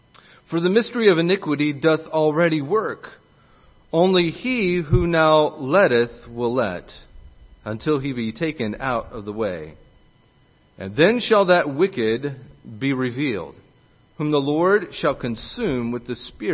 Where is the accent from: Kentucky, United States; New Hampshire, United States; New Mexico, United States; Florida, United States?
Florida, United States; Jacksonville; And I grew up in Jacksonville, Florida down there.